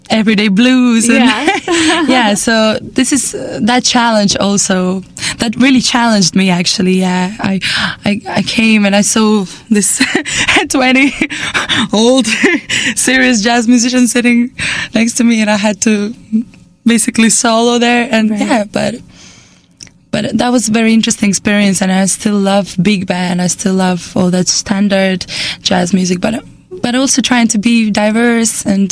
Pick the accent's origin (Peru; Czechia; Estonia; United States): Estonia; English is a second language; I am originally from Estonia